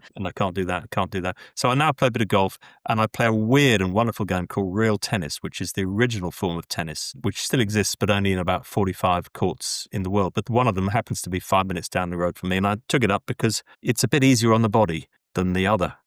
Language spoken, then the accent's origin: English; South East England, United Kingdom; So I'm Welsh by descent, born and brought up in England with Welsh parents. So brought up near Basingstoke in Hampshire. So vaguely Christian background